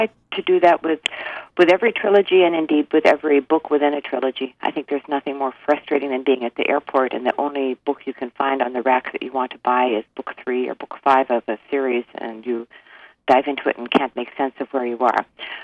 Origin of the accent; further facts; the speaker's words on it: Alaska, United States; I grew up in Alaska, and when I was married at 18, I moved to Kodiak to live with my husband there.